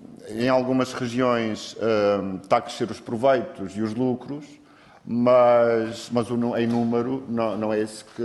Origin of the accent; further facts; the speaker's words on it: Madeira, Portugal; Eu sou da Madeira, ouço notícias, vejo e leio